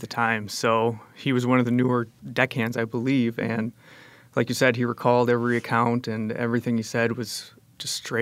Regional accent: Milwaukee, Wisconsin, United States; I'm from Milwaukee.

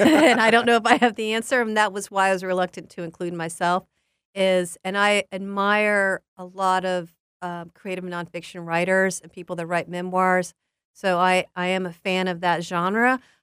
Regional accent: Southern United States, United States; So being away from Korea when I moved to Chattanooga, even though I'm from the South

